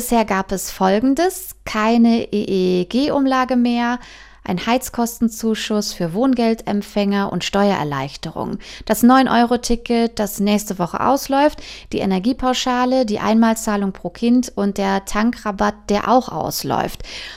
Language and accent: German; Tecklenburg, North Rhine-Westphalia, Germany; Ich komme ja aus Tecklenburg. natürlich, das ist sehr schön mit den Fachwerkhäusern.